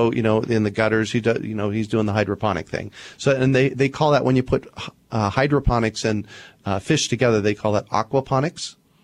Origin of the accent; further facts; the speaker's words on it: Phoenix, Arizona, United States; I grew up here in Phoenix on a flood irrigated property.